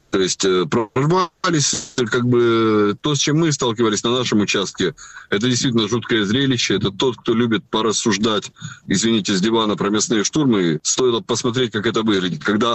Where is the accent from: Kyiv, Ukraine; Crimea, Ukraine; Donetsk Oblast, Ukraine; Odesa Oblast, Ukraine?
Donetsk Oblast, Ukraine; Horlivka; Я просто вырос в Горловке, и я эти места знаю.